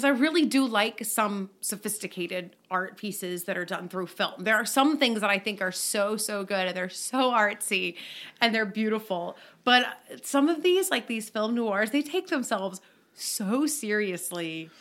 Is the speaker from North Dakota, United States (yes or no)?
no; San Antonio, Texas, United States; Hey, for those of you who are not from San Antonio, like we are from San Antonio, this is a big deal.